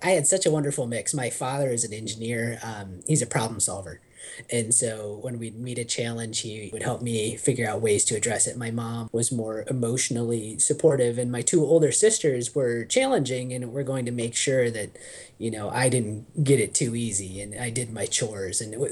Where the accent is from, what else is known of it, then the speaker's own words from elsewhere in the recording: Iowa, United States; I grew up in Iowa.